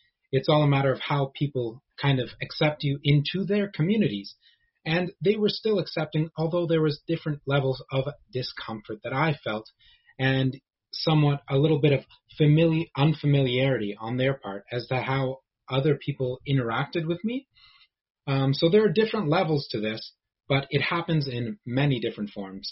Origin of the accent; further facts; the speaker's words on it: Toronto, Ontario, Canada; I am from Toronto, Canada.